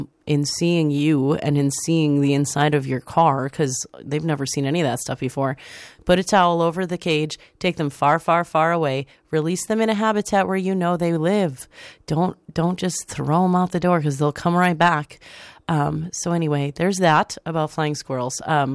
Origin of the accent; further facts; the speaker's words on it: Midwest, United States; I'm from the Midwest